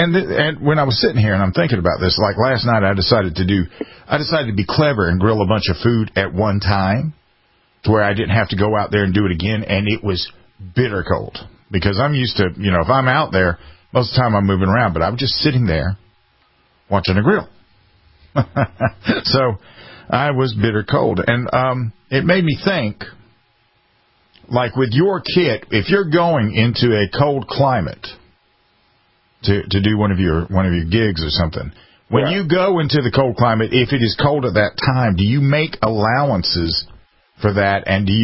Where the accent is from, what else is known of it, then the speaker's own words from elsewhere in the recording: South Carolina, United States; So, here we are in my home state of South Carolina.